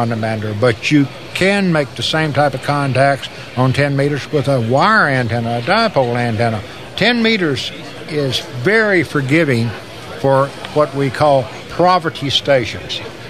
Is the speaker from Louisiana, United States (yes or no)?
yes; Louisiana, United States; Well, I worked Hong Kong on 5 watts on 10 meters, and I'm from Northwest Louisiana.